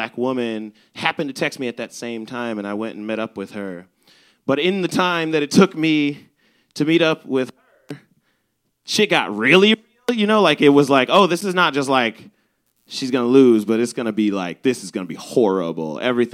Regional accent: Chicago, Illinois, United States; Because I'm from the South Side. I don't know if you guys know, but all of the black people are.

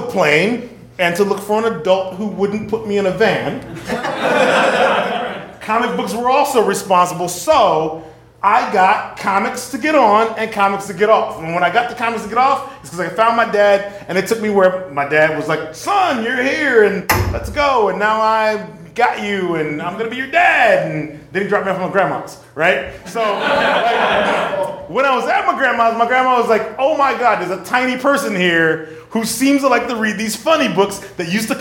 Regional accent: Texas, United States; My parents lived in two different states. My mom lived in Texas. My dad lived here in Chicago. I grew up in Texas.

